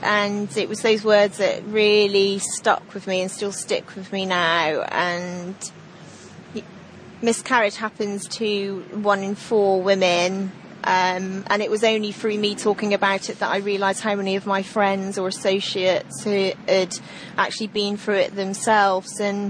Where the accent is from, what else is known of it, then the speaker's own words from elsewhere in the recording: United Kingdom; I'm British